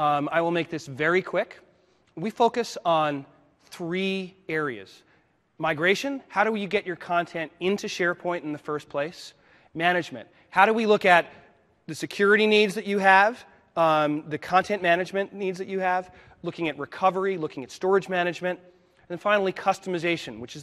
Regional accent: Boston, Massachusetts, United States; I'm from Boston, Mass. How many of you are from Boston?

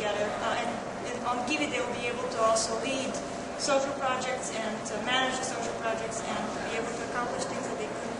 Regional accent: Bulgaria; now in Chicago, United States; I'm originally from Bulgaria and I am now doing my MBA at the University of Chicago School of Business

